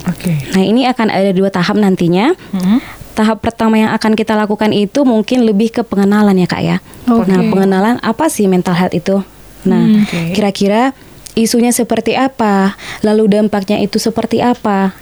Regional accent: Pematangsiantar, North Sumatra, Indonesia; saya berasal dari Siantar ya, saya orang Siantar.

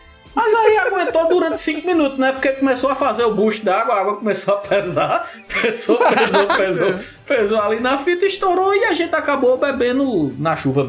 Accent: Solânea, Paraíba, Brazil; acho que vocês sabem que eu sou lá de Solânia, né?

